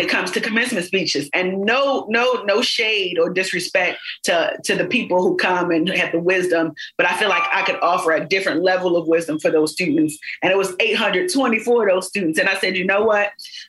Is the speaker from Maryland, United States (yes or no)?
yes; Baltimore, Maryland, United States; I'm from East Baltimore.